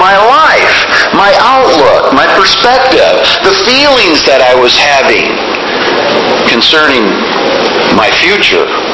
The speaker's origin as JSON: {"language": "English", "town": "Rochester", "region": "Minnesota", "country": "United States", "tie": "born or raised there", "said": "I grew up in Rochester, Minnesota."}